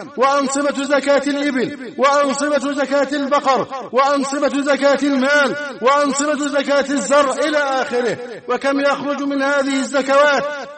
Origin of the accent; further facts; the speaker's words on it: Egypt; اللهم احفظ بلادنا مصر واجعلها أمنا أمانا، سخاء رخاء، وسائر